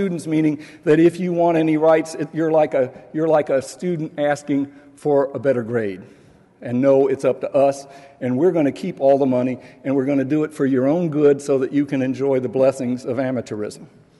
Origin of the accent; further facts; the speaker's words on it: Atlanta, Georgia, United States; when I was growing up in Atlanta, I was taught that the Civil War had nothing to do with slavery.